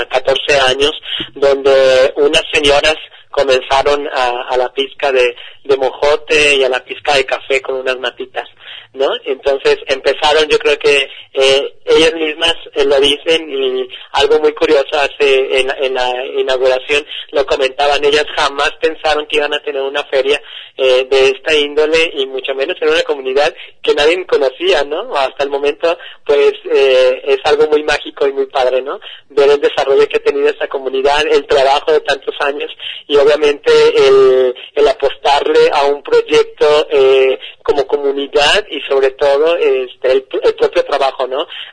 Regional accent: El Grullo, Jalisco, Mexico; yo vengo del Grullo

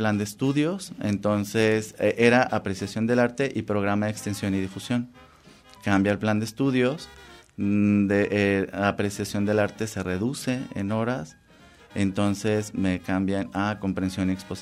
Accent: La Huerta, Jalisco, Mexico; also born or lived in Tomatlán; Soy originario de un pueblo de la costa de Jalisco, se llama La Huerta.

